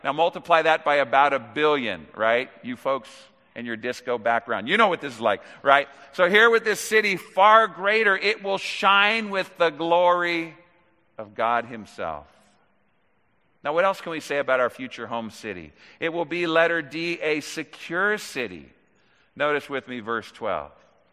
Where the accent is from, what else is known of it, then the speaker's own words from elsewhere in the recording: Sun Valley, California, United States; I hate to say this, but we used to call Sun Valley Scum Alley, my hometown.